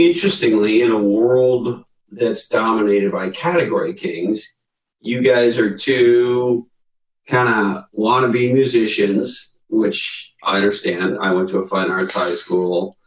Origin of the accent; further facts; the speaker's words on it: Canada; I grew up in Canada.